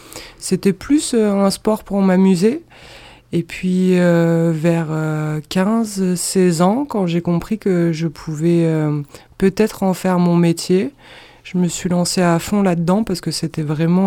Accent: Aubenas, Auvergne-Rhône-Alpes, France; Alors je suis née à Aubenas en 1986. Ça date, hein ? Bon, aujourd'hui j'ai pris un peu d'âge, mais je suis bien d'ici.

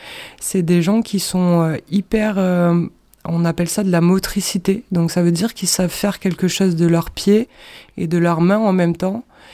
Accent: Aubenas, Auvergne-Rhône-Alpes, France; Alors je suis née à Aubenas en 1986. Ça date, hein ? Bon, aujourd'hui j'ai pris un peu d'âge, mais je suis bien d'ici.

